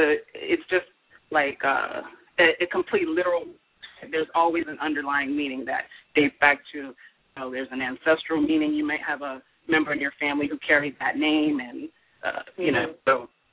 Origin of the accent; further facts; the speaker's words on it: Houston, Texas, United States; I was born and raised in Houston, Texas.